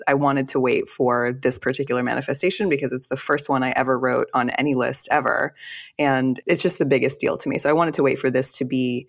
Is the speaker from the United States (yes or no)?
yes; Fort Worth, Texas, United States; The relevant parts are I was raised in Fort Worth, Texas, in a conservative Jewish family, and I was also raised by a single mother.